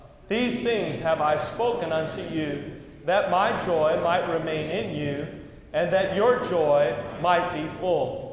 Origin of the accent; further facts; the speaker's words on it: New England, United States; I grew up in the New England states, and I don't know if many of you have been able to go there, but it's a very beautiful area of the country.